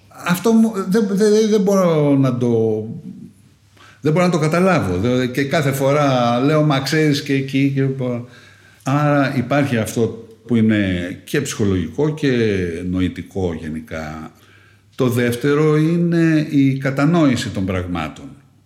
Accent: Greece; Από μικρό παιδί αισθάνομαι τρία πράγματα. Νιώθω τον εαυτό μου ότι είμαι Έλληνας, ότι είμαι Ευρωπαίος και ότι είμαι πολίτης του κόσμου.

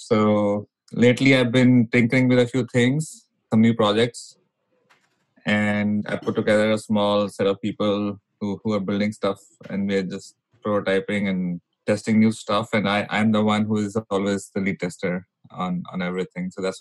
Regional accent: Delhi, India; I grew up in Delhi, western part of Delhi, near Punjabi Park. And all my schooling was there. And then I spent the next 4 years in Hoskas, where IIT Delhi is.

